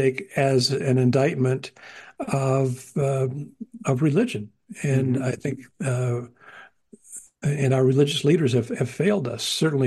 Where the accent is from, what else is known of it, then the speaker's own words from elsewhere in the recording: Iowa, United States; evangelicals in Iowa, which is, you know, I consider my home state because I spent my high school years there.